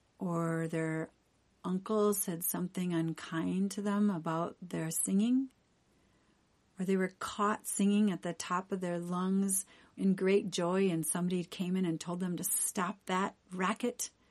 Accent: Decorah, Iowa, United States; I am from Decorah, Iowa. Made a long journey to come here to this beautiful place, Holden Village.

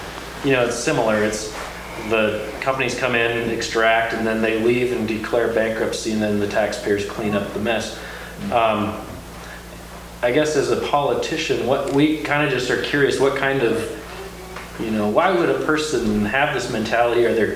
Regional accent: Montana, United States; We come from Montana

